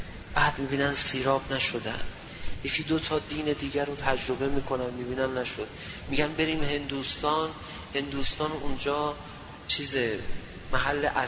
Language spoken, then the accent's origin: Persian; Afghanistan; از افغانستان اومدیم گفتیم میریم سمت ایران، از ایران پرواز میکنیم میریم اروپا و اینا، اومدیم و با ماشین سوار شدیم لبه مرز، اومدیم خراسان، رفتیم مشهد